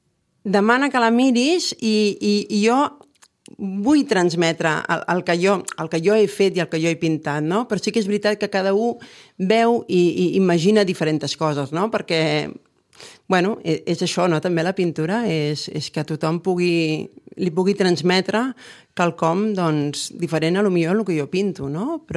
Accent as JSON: {"language": "Catalan", "region": "Catalonia", "country": "Spain", "said": "Vinc del Maresme, he estiuejat tota la meva vida a la Costa Brava, des de molt petita."}